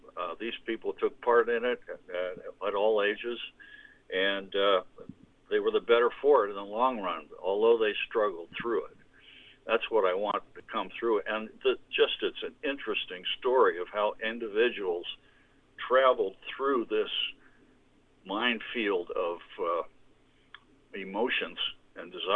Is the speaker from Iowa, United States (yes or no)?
no; San Francisco, California, United States; I didn't grow up in San Luis Obispo. I grew up in the San Francisco area. I went to college at Cal Poly.